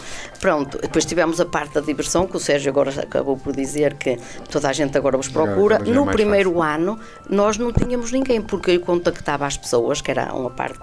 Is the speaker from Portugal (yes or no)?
yes; Gualtar, Braga, Portugal; Eu sou de Gualtar, já tenho 66